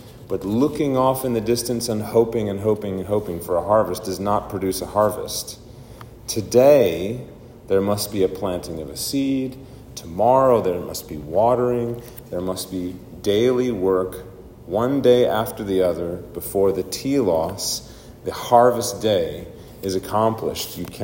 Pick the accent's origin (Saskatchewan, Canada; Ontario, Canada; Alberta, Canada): Saskatchewan, Canada; I grew up in Saskatchewan, so it's pretty easy. It's flat as a pool table.